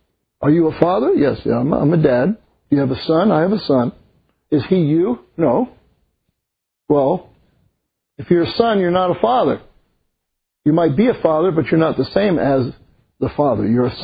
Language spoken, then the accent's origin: English; United States; they told me that because I'm an American